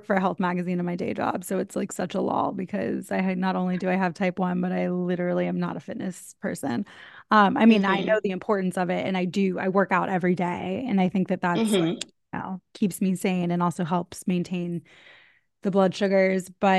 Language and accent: English; Jacksonville, Florida, United States; Jacksonville.